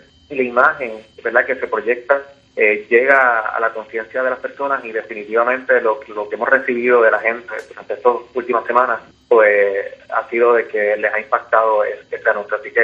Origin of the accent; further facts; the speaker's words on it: Puerto Rico; Y nosotros como puertorriqueños nos tenemos que sentir orgullosos de eso